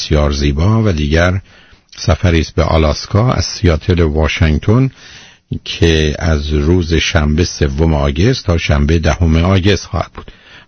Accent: Iran; ما ایرانی هستیم

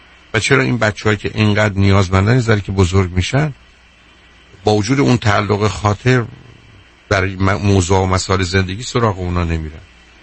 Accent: Iran; ما ایرانی هستیم. هستیم که هستیم.

